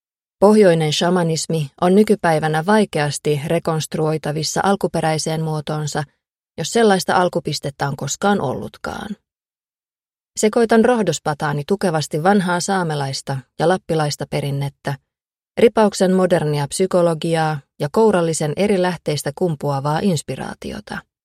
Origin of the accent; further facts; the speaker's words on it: Pello, Lapland, Finland; Käytän mielelläni ilmaisua lappilainen, koska olen kotoisin Lapista, Pellosta, mutta en ole etnisesti saamelainen. Olen kuitenkin kasvanut saamelaisten perinteiden ja ajatusmaailman vaikutuspiirissä